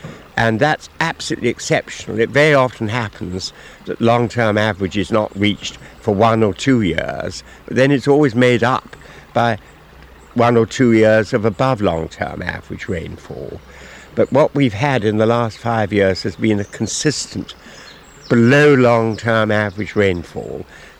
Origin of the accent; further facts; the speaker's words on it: London, United Kingdom; born there; I was born in London, spent most of my life in towns, but every summer we came down here